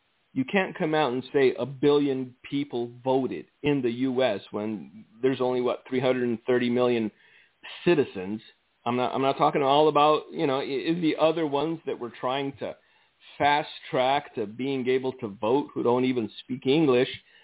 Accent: California, United States; Look, I grew up in Southern California in a neighborhood that was predominantly migrant or immigrant, all right?

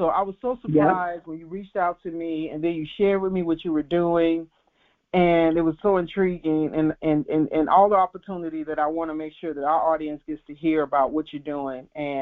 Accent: Chicago, Illinois, United States; you guys know I'm from Chicago, so the house heads can appreciate that, right?

